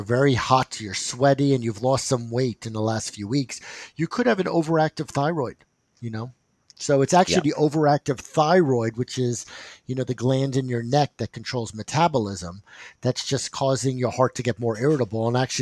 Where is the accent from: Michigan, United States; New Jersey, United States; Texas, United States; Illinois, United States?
New Jersey, United States; Hey, I'm from New Jersey.